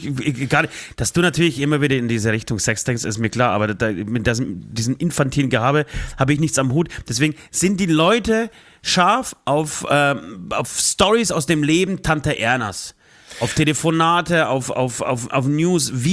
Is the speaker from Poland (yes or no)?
yes; Poland; ich komme aus Polen, aus einem streng katholischen Land und auch aus einer, zumindest zum einen Teil, streng katholischen Familie